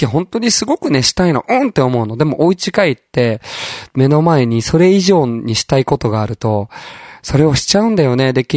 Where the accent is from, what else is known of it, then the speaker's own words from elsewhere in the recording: Aichi, Japan; also born or lived in Tokyo; now in Okinawa, Japan; 僕もともと愛知県出身で東京にいて、東京時代がね、特にそうだったんだけれども、で、まあ、沖縄来てからね